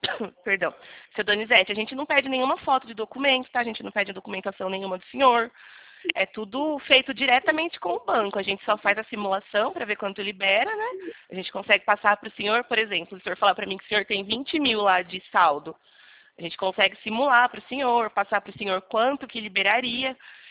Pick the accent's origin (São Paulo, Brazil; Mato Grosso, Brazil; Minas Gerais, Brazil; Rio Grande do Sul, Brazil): São Paulo, Brazil; Araras; Eu sou daqui de Araras